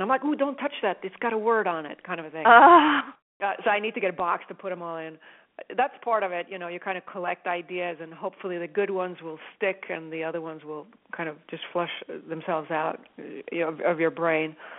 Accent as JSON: {"language": "English", "country": "Sweden", "tie": "born or raised there", "second_language": "English", "said": "Maybe that comes from growing up in Sweden, because that's what you hear."}